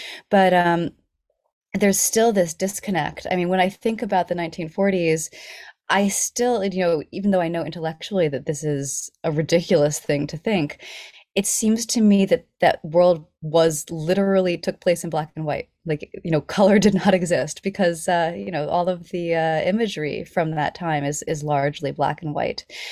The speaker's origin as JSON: {"language": "English", "region": "New York", "country": "United States", "tie": "born or raised there", "said": "I was home for Christmas, visiting my parents in my hometown on the Hudson River."}